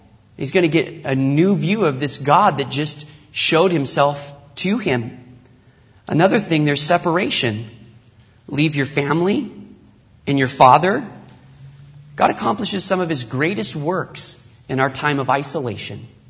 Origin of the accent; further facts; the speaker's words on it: United States; born there; be here in the United States, understand my home country, being born here